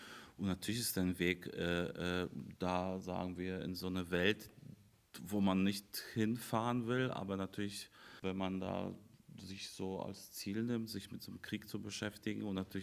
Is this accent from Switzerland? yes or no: no; Poland; German is a second language; now in Germany; in meiner Heimat Polen